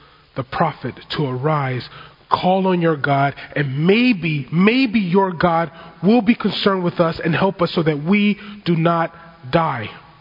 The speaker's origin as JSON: {"language": "English", "town": "Long Beach", "region": "California", "country": "United States", "tie": "born or raised there", "said": "I was being a kid growing up in Long Beach in the late 80s, early 90s"}